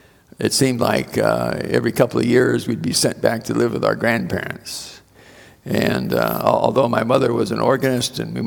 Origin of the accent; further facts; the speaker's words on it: Webster City, Iowa, United States; my grandparents put us on the train in Webster City, Iowa, which is my hometown.